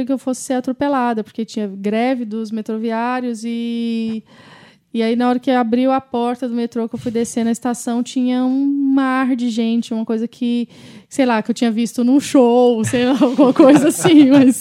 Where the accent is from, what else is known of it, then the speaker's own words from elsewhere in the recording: Goiânia, Goiás, Brazil; also born or lived in Jussara; eu vivi minha vida toda em Goiânia, entre Goiânia e Jussara, interior de Goiás. E por mais que a minha cidade seja uma cidade relativamente grande, com quase 2 milhões de habitantes e tudo, é muito diferente.